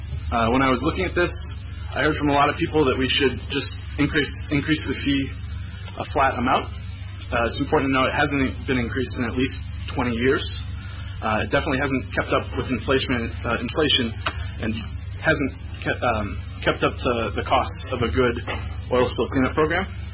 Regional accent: Maine, United States; I grew up on the Stillwater River. My folks still live there. It's a great place to live

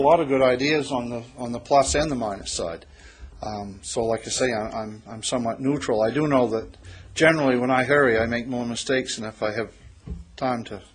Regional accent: Boothbay, Maine, United States; Oh, I'm from Booth Bay. From Booth Bay.

